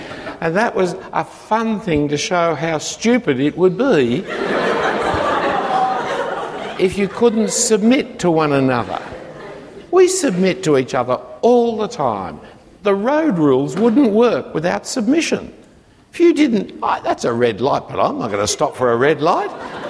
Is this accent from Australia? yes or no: yes; Australia; Because we are Australian wealthy individualists, more and more people are failing to understand the importance of churching together.